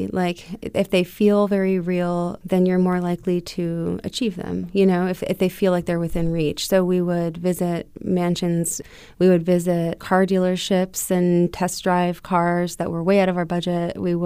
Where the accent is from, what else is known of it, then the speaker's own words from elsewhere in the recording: Largo, Florida, United States; also born or lived in Clearwater; Largo. I was born in Clearwater, raised in Largo.